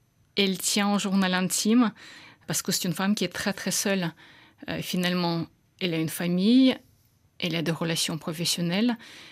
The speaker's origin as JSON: {"language": "French", "country": "Russia", "tie": "born or raised there", "second_language": "French", "said": "En grandissant en Russie, j'étais passionnée de littérature française"}